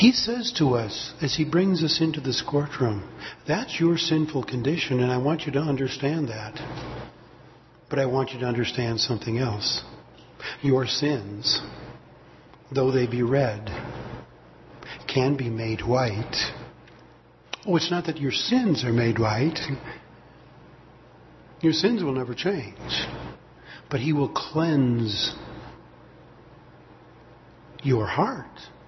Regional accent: Michigan, United States; But I come from Michigan.

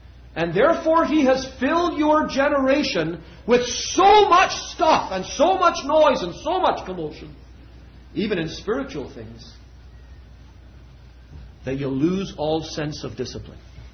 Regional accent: Trinidad & Tobago; When I was a boy, we grew up in Trinidad. And when my parents lived in a little village called Orangefield Road

